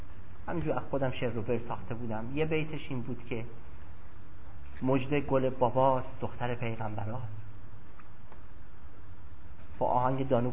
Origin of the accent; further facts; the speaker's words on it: Iran; born there; و دوم این که در ایران به دنیا اومدم